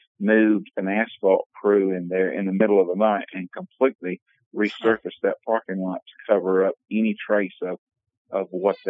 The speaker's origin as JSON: {"language": "English", "town": "Commerce", "region": "Georgia", "country": "United States", "tie": "born or raised there", "said": "I grew up in Commerce, Georgia, which is a little town between Atlanta and Greenville, South Carolina."}